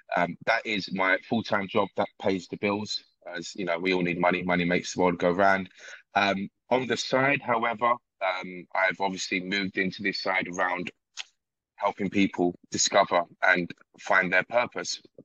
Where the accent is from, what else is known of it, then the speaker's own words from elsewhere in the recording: London, United Kingdom; I'm born and raised in East London. I'm Hungarian. … is Hungarian. People think I'm Italian. I'm like, nope, I'm Hungarian.